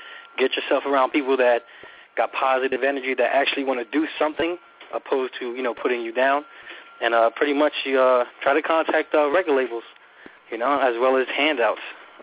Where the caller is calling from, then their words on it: Lakewood, New Jersey, United States; from Lakewood, New Jersey.